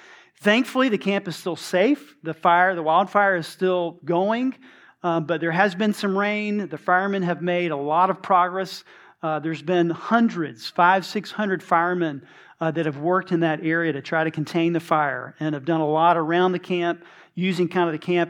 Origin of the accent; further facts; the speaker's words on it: Georgia, United States; I grew up here in Georgia, but it was the first time that I can remember seeing so many stars in the sky